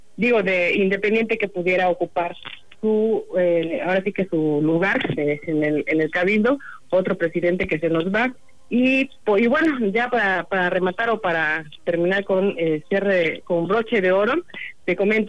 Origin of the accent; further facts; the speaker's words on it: Mexico; el amor a los símbolos patrios que, bueno, pues nos representan como mexicanos